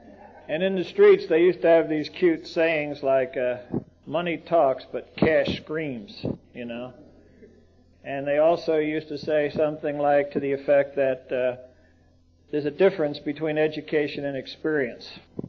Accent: Brooklyn, New York, United States; As I said, I grew up in Brooklyn, and it was one of those neighborhoods you say, how far is it to the subway?

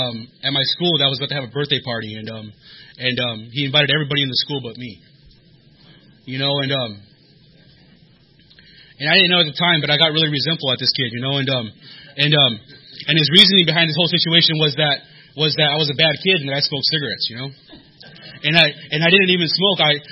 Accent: San Diego, California, United States; So I grew up here in San Diego, and I like to say that my life was basically doomed because I grew up in East County.

